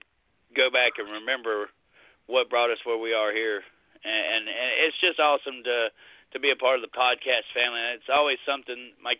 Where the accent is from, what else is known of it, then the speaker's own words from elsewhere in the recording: Mississippi, United States; also born or lived in Alabama; Growing up in the South, growing up here in Mississippi and Alabama, of course, Davy Allison was more than a race car driver.